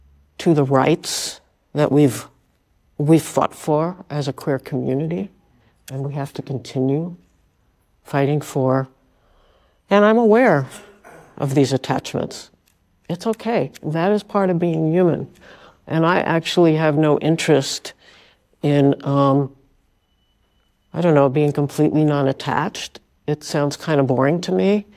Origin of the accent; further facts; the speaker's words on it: Brooklyn, New York, United States; I grew up in Brooklyn.